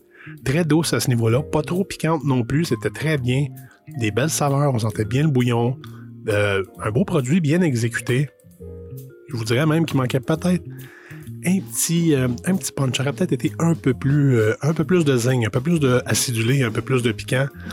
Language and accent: French; Cowansville, Quebec, Canada; de ma ville natale, de Cowansville